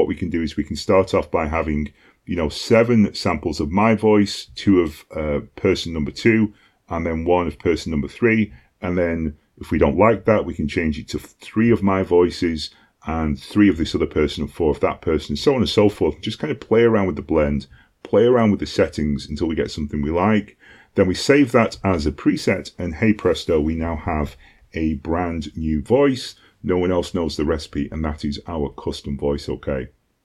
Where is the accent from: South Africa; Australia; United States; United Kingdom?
United Kingdom; Of course, I'm British.